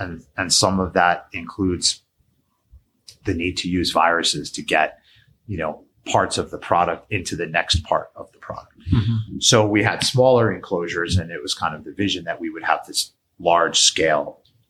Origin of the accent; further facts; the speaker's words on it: New York, United States; I'm a New Yorker. I went to college in the Bronx, you know, so I like cities